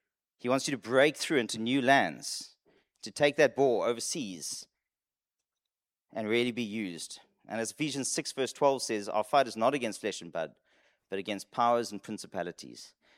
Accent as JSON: {"language": "English", "country": "United Kingdom", "said": "And my friend and I said, yes, we're British."}